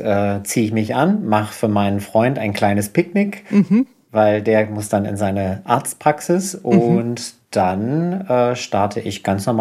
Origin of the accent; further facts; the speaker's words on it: North Rhine-Westphalia, Germany; Ich bin im Sauerland aufgewachsen und das ist meine Sozialisierung.